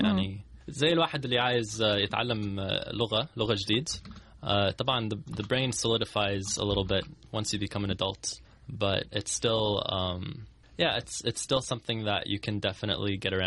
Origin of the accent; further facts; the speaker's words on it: Gaza, Gaza Strip, Palestine; يعني في واجب للي أنا غزاوي